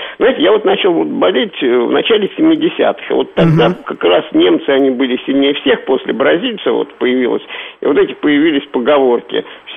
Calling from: Moscow, Russia

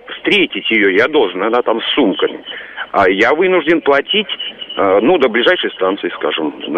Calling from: Moscow, Russia; я из Москвы

